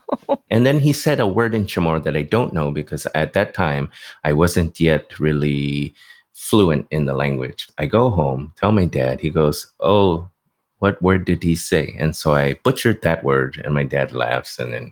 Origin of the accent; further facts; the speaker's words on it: the South, United States; because at a very young age, growing up in the South, I was one of only like four people.